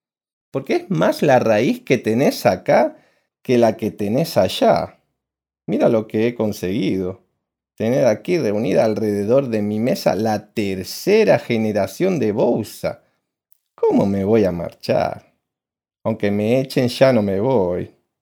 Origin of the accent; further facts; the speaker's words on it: Galicia, Spain; moved away as an adult; now in Uruguay; Yo soy gallego de los gallegos de verdad. Tengo 84 años, entonces imagínate, me vine con 26 años y a luchar.